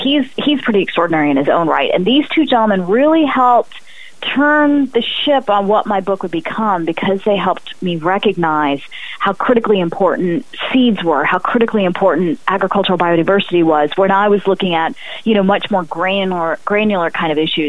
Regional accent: North Carolina, United States; You know, we have a southern connection. I grew up in North Carolina.

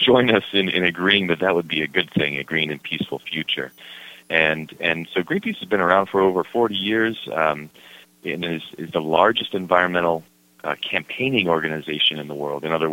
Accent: Connecticut, United States; I was one of those kids that I grew up in Connecticut, and there was woods behind my house

